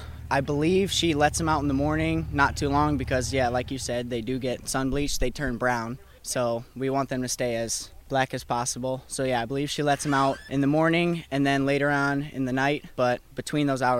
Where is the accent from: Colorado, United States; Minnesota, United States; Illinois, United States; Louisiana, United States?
Illinois, United States; Grand Park; Grand Park, Illinois. Tiny.